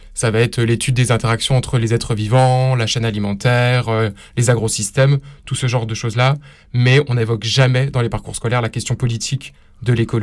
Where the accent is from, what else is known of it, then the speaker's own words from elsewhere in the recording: Bourgogne-Franche-Comté, France; now in Paris, France; moi, je viens de Bourgogne, d'un mini-village de 50 habitants, donc bien loin de la capitale parisienne.